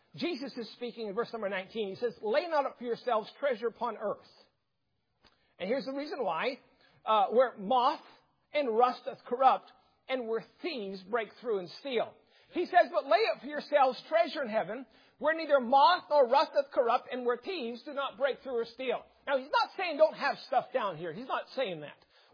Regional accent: Alaska, United States; I mean, I grew up in Alaska. Alaska's a unique culture. It's where men are men and women are too. It's Ford country. Everybody drives big trucks.

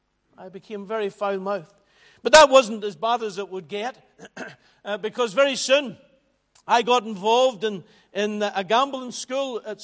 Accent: Glenwherry, Northern Ireland, United Kingdom; I went to Glenwherry Presbyterian Church. Just 3 miles up the road. And I was brought up in the Presbyterian Church.

